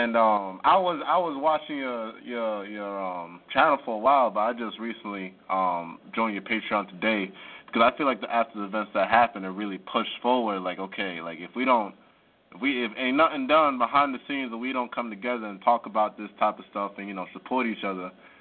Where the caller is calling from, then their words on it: New York City, New York, United States; I'm calling from New York City.